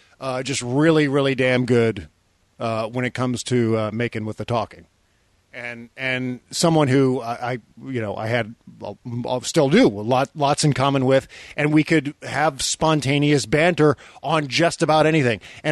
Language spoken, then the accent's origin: English; Virginia, United States; we're both from the Washington, D.C. area. We grew up literally within about a mile of each other